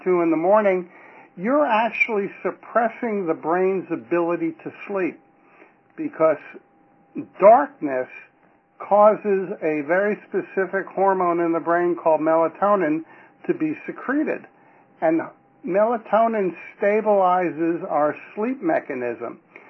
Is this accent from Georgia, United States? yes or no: no; Houston, Texas, United States; I'm from Houston, Texas.